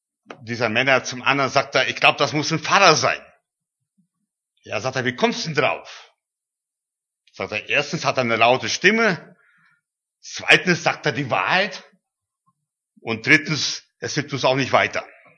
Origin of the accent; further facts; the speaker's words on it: Russia; also born or lived in Kyrgyzstan; Ich bin in Russland geboren, aufgewachsen, habe 15 Jahre dort gelebt, meine Kinder dort verbracht in Kirgisistan.